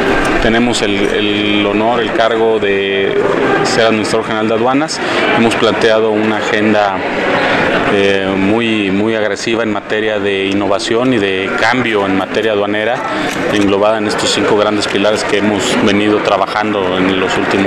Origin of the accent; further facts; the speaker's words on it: Mexico; Ahora ya voy no solamente como candidato mexicano, sino como candidato de la región